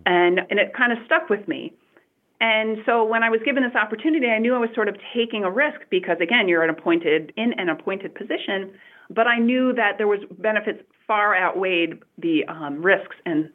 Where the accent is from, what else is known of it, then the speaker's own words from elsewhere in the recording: Monticello, United States; I can trace my family back in the Monticello area for a long time. I grew up in Sleepy Hollow, which is the apartment complex right next to Monticello High School. I graduated from Monticello High School in 1993.